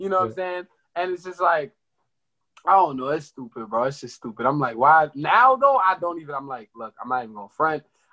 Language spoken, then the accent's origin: English; Jamaica; And what bullet beef is, I'm Jamaican, so bullet beef is like just basically ground beef and corned beef together